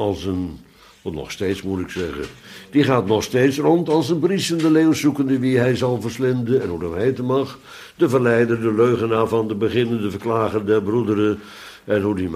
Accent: Bodegraven, South Holland, Netherlands; de vergadering waar ik ben opgegroeid in Bodegraven

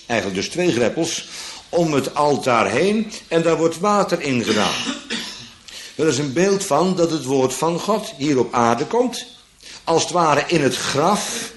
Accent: Bodegraven, South Holland, Netherlands; Ik kom uit Bodegraven

